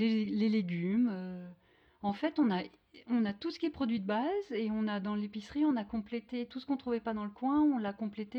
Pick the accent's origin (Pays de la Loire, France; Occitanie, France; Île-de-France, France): Île-de-France, France; Paris; moi, en tant que parisienne, j'avais oublié, si jamais je l'ai connu, ce goût.